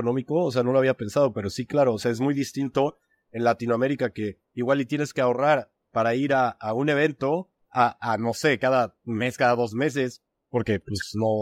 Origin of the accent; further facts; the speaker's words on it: Mexico; moved away as an adult; now in Spain; aunque yo soy de México, llevo 5 años y medio casi aquí en España